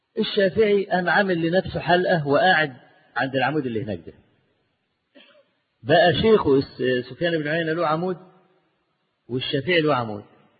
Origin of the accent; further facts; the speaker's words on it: Egypt; أنا مصري والمصر وشافعي